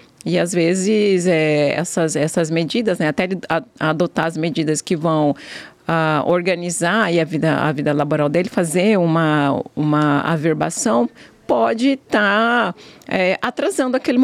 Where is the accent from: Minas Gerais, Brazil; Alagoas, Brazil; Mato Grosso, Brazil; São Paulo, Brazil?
Mato Grosso, Brazil; Cuiabá; Eu sou cuiabana mesmo, nasci aqui.